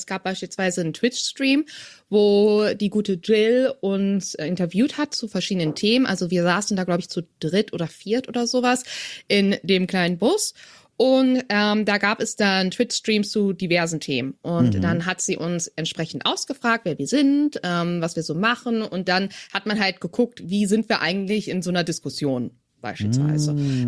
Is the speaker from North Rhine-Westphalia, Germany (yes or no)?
no; Hamburg, Germany; naja, ich komme aus Hamburg